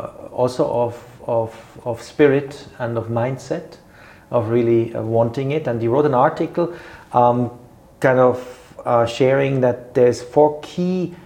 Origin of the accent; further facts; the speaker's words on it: Switzerland; I'm from Switzerland